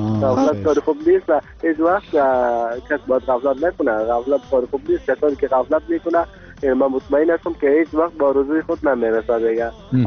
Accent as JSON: {"language": "Persian", "country": "Afghanistan", "said": "اما کل ما افغان هستیم، کل ما گل یک باغ هستم."}